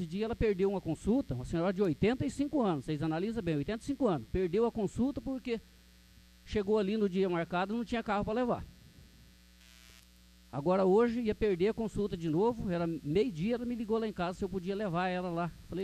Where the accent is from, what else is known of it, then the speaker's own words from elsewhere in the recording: Rio Bom, Brazil; born there; eu nasci aqui em Rio Bom.